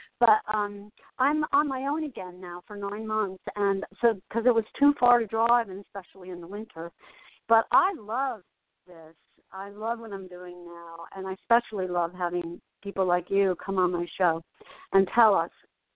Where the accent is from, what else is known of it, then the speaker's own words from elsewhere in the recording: Asbury Park, New Jersey, United States; also born or lived in San Diego; because I grew up in Asbury Park, and then I moved away, and I was away for a long time in California, in San Diego.